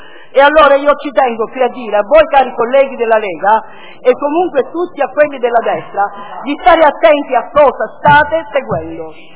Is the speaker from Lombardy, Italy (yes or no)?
no; Sicily, Italy; io come siciliana